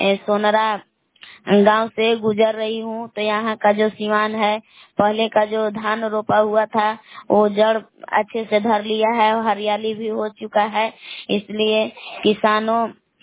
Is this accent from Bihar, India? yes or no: yes; Belaon, Bihar, India; मैं ग्राम बेलाऊ कैमूर भगवान के निवासी हूँ।